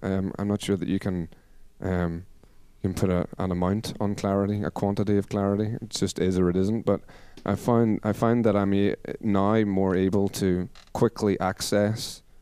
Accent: Ireland; I wrote an album about growing up in Ireland.

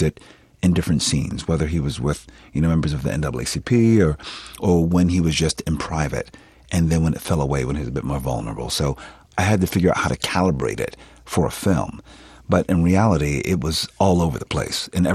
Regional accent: Philadelphia, Pennsylvania, United States; this guy's from Westchester, Pennsylvania. I'm from Philadelphia. We don't sound like that.

